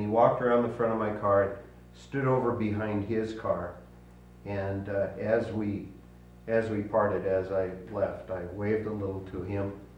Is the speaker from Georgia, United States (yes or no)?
no; Minnesota, United States; I'm from Minnesota, and I was driving from my home in southern Minnesota to Minneapolis several years ago